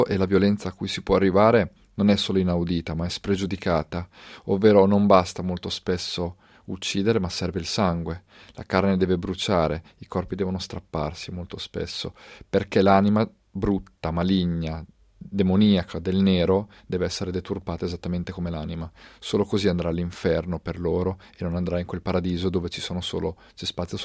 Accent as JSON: {"language": "Italian", "town": "Rimini", "region": "Emilia-Romagna", "country": "Italy", "tie": "born or raised there", "said": "essendo cresciuto in una città turistica come Rimini, di mare"}